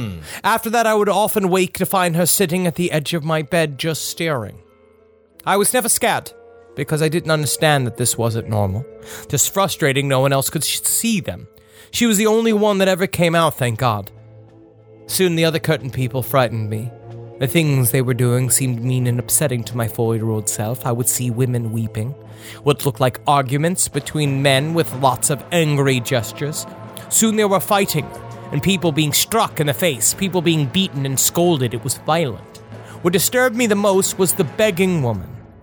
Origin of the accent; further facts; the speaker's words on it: Kennington, South East England, United Kingdom; I'm from England, and the house I grew up in was built after WW2 in an ancient parish of Kent called Kennington, or as it was named during the Saxon era, Sinington.